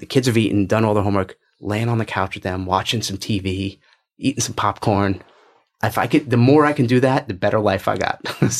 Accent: New York, United States; Maybe because I'm from New York, I'm a little scrappy.

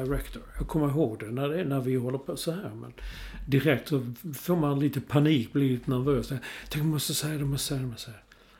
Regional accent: Sweden; han är ju svensk och vi är svenskar

